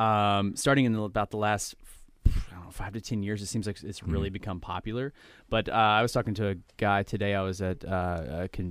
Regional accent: Alabama, United States; Well, we're originally from Alabama, my wife and I, Chastity, and our other business partner, Sebastian Kegel

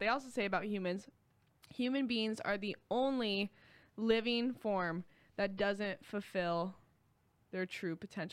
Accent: United States; born there; Part of luck was the fact that I was born in America, very blessed.

